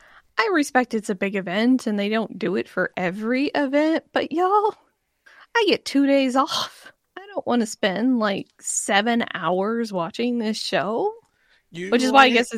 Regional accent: the South, United States; See, I'm from the South. We just pull a U.

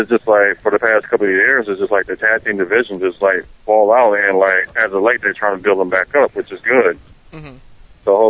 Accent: Milwaukee, Wisconsin, United States; I'm from Milwaukee.

